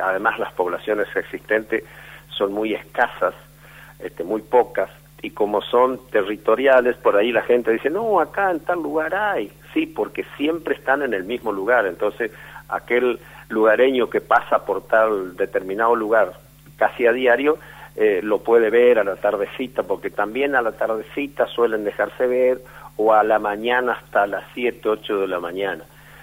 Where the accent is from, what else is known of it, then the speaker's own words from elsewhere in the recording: Tres Isletas, Chaco, Argentina; porque desde muy chico en mi pueblo natal, Tres Isletas, hacía ese trabajo en la quinta